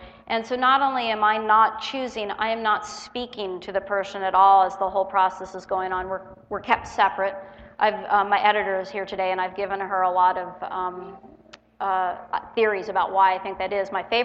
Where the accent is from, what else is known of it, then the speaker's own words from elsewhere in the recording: Florida, United States; moved away as an adult; now in Minnesota, United States; I grew up in Florida, and I moved to Minnesota when I was 30 years old